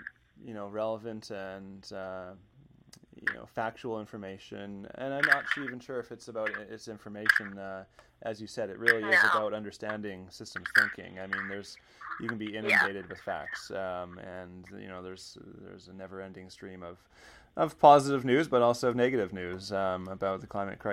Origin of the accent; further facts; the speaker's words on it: Alberta, Canada; I'm from Alberta, so her question about Saskatchewan is quite enticing.